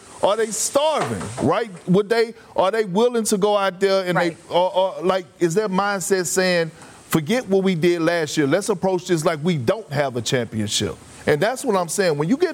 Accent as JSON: {"language": "English", "town": "Beaumont", "region": "Texas", "country": "United States", "tie": "born or raised there", "said": "Malika, you know when I was growing up in Beaumont, Texas, and you used to get in a fight and you'll get whooped"}